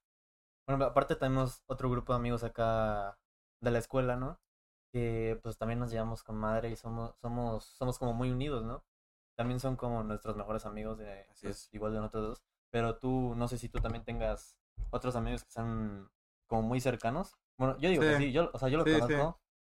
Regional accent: Xalapa, Veracruz, Mexico; yo no soy de Sao, yo soy de Jalapa. Llegué aquí hace apenas 2 años y medio, 3 casi.

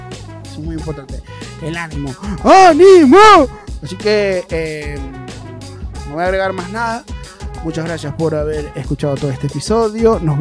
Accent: Maracaibo, Zulia, Venezuela; Él entiende que yo soy maracucho, pero yo me adapté para poderlo intimidar y no me jodiera.

